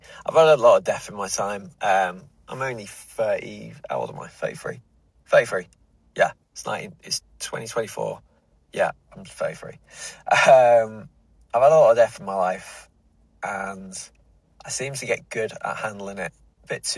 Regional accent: Newmarket, East of England, United Kingdom; I grew up in Newmarket, which is just about 20 minutes away from Cambridge.

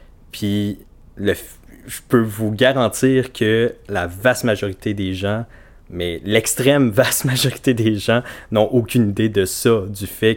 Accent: Mashteuiatsh, Quebec, Canada; nous, à Machteuillatz, on a comme la petite distinction dans notre langue, là, le Neulwehun.

